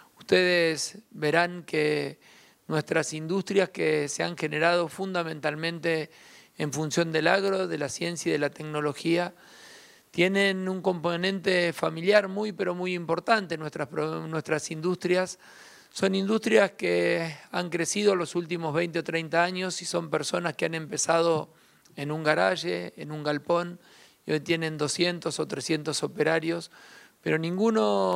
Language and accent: Spanish; Santa Fe, Argentina; Nuestro ADN como santafesinos es un ADN productivo